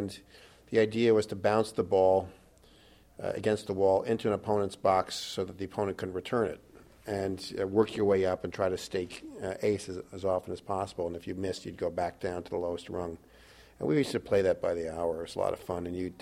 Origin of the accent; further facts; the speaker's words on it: New York, United States; I grew up on the Upper West Side. A lot of different locations between West 95th Street and West 107th Street, between Amsterdam and Broadway.